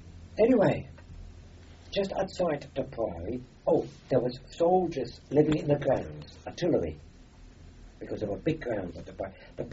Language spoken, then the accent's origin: English; Austria; accent: Austrian; English is a second language; because of my foreign accent, my Austrian accent, which was very pronounced in those days, they took to me